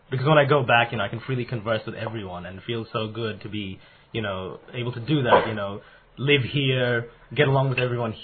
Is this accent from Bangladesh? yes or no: yes; Bangladesh; now in Australia; I introduce myself as an Australian, but I always say that, you know, I'm actually from Bangladesh originally. I was born over there and then I moved here. My parents grew up there.